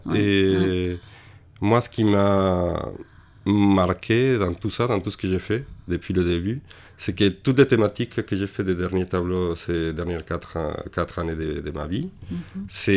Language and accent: French; Mexico; moved away as an adult; now in France; je suis né au Mexique, je suis resté les premiers 20 ans de ma vie au Mexique.